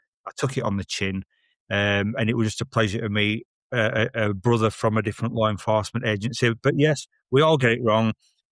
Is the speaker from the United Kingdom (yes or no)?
yes; England, United Kingdom; I'm a bit stupid. I'm from England.